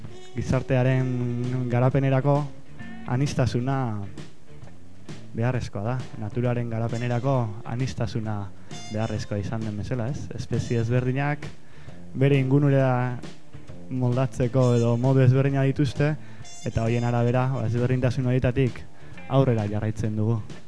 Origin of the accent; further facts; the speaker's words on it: Basque Country, Spain; baina bai, euskalduna gara eta arro gaude, ez?